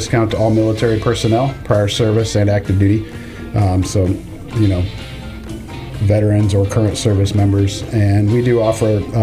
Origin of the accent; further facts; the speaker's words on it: St. Louis, Missouri, United States; I'm originally from St. Louis, Missouri.